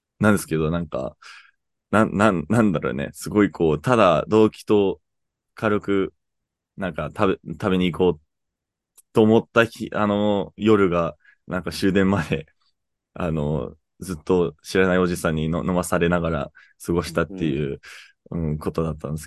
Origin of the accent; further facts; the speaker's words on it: Canada; Japanese is a second language; え、どこ出身ですかって聞かれて、で、あ、カナダですって言ったら、あ、日本語わかるんだって